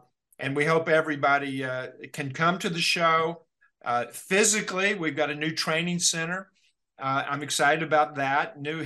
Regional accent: Kentucky, United States; I go, why? Because I'm from Kentucky?

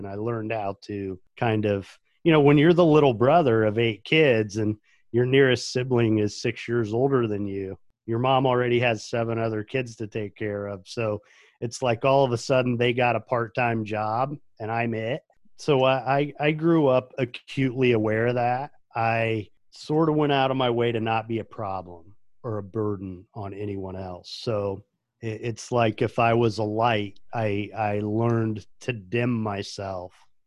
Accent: Indiana, United States; I grew up in a Catholic neighborhood in central Indiana. I'm the youngest of eight kids.

